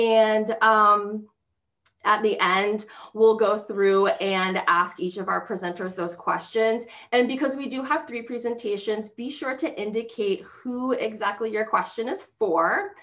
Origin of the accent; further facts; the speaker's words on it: Portland, Oregon, United States; I'm from Portland, Oregon. I work in downtown Portland.